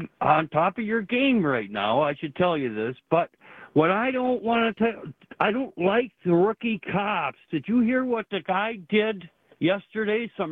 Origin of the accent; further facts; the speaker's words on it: Wisconsin, United States; And coming out of Madison and Waukesha, boy, that's right my hometown.